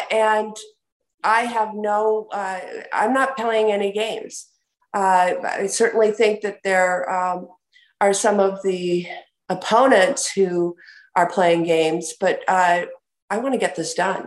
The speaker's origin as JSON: {"language": "English", "region": "Wisconsin", "country": "United States", "tie": "born or raised there", "said": "By that, I mean many states had constitutional amendments, like my home state of Wisconsin, that banned same-sex marriage."}